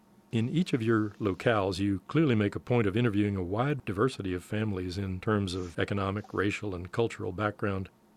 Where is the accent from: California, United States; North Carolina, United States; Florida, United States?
Florida, United States; Miami; also born or lived in Fort Pierce; I'm from South Florida, Miami, and later on Fort Pierce farther up the Atlantic coast.